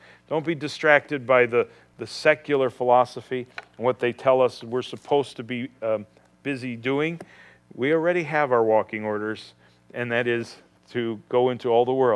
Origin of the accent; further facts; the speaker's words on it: United States; and I'm an American. And as an American, we Americans have forgotten the God who has shed his grace upon us